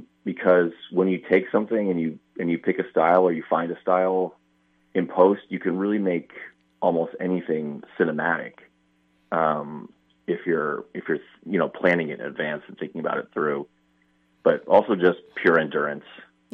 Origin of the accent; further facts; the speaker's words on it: Arkansas, United States; I grew up in Arkansas.